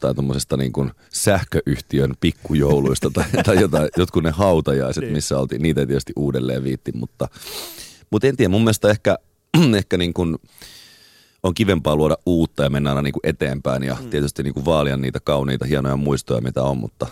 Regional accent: Espoo, Uusimaa, Finland; mä muistan pienenä Tuokkosessa, asuttiin Espoossa, niin Tuokkosen vanhassa kodissa

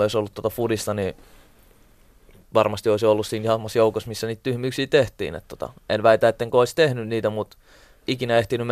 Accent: Helsinki, Uusimaa, Finland; Ja kun mä muutin kuitenkin Siltamäestä, mitä 9-vuotiaan pois, mä muutin tuonne Itä-Helsingin puolelle

